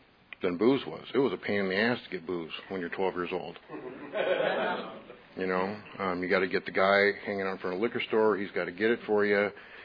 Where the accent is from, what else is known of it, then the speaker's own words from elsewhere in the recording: Minnesota, United States; I'm from Minnesota